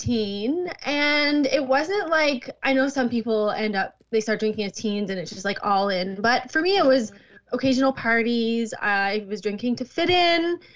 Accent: New Brunswick, Canada; I'm from New Brunswick, Canada

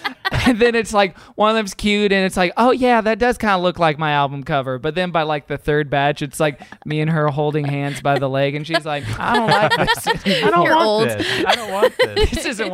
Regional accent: Houston, Texas, United States; Houston, that's right. We're the town gave you … Renee Zellweger, and Alexis Bledel

